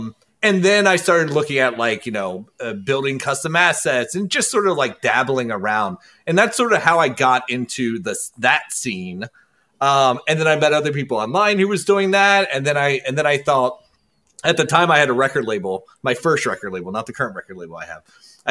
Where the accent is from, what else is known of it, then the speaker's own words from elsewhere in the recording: Kentucky, United States; I also, growing up in Kentucky, I never thought about the process in terms of a job, right?